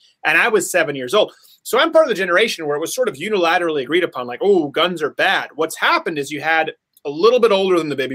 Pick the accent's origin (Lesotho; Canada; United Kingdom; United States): Canada; And so I was raised in Canada.